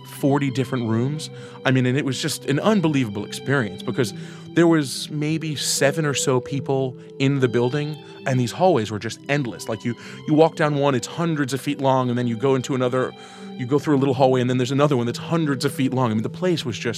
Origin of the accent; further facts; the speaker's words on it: New York, United States; I'm a New Yorker my whole life.